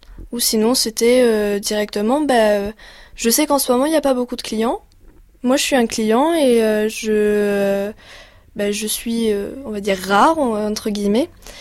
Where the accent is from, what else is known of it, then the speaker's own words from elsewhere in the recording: Bordeaux, Nouvelle-Aquitaine, France; j'ai 20 ans et je viens de Bordeaux. Je suis étudiante en lettres et langues espagnoles.